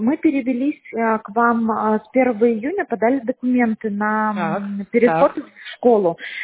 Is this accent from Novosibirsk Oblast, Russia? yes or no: no; Syktyvkar, Komi Republic, Russia; Мы сами из Сыктывкара